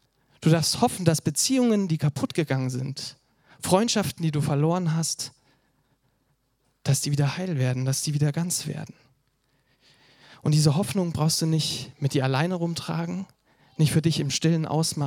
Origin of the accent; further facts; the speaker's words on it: Germany; Ich kenne das von mir als Deutscher, der auch noch von seinem Charakter her eher ein bisschen sachlicher unterwegs ist.